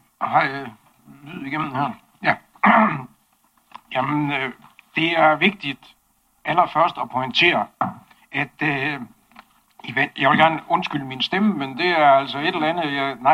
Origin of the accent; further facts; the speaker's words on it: Skagen, North Denmark Region, Denmark; Jeg vil gerne tillade mig at starte med nogle lidt personlige betragtninger som indfødt skagbo.